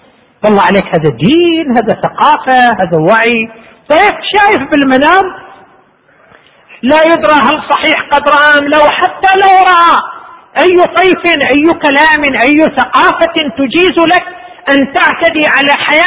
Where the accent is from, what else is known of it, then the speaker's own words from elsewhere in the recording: Saudi Arabia; نشرت عندنا في المملكة العربية السعودية